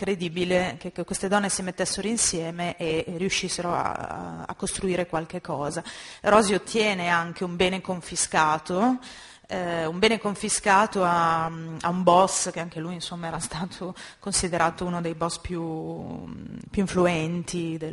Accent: Sicily, Italy; now in Lombardy, Italy; io sono siciliana ma vivo in Lombardia

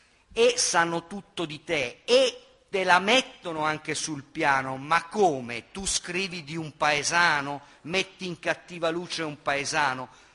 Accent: Sicily, Italy; noi siamo siciliani anche abbastanza litigiosi

